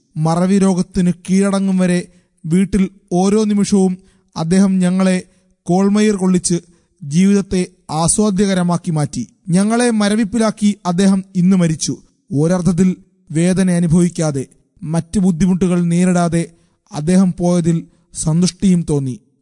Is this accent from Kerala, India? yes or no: no; West Bengal, India; first language Bengali; Malayalam is a second language; അവിടെയാണ് ഞാൻ ജനിച്ചത്. എന്റെ സ്കൂൾ വിദ്യാഭ്യാസം ബംഗാളിലാണ് പൂർത്തിയാക്കിയത്. മാത്രമല്ല എന്റെ ഫസ്റ്റ് ലാംഗ്വേജ് ബംഗാളിയായിരുന്നു.